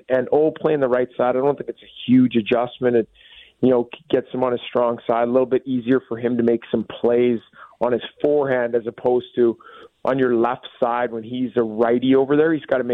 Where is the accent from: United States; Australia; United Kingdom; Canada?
Canada; Growing up in Canada